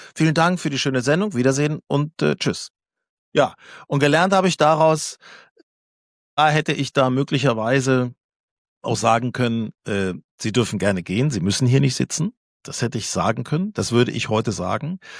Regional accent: Germany; als Tourist, als Deutscher auf Mallorca

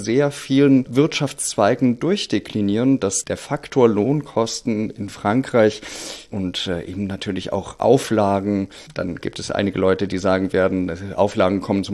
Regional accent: Germany; weil wir in Deutschland noch immer sehr stark im Wahlkampf Plakate kleben vertreten sind.

